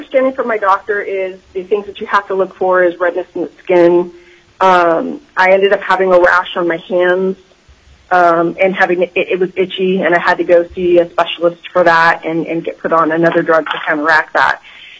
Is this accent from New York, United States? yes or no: no; Anchorage, Alaska, United States; I am from East Anchorage, Alaska.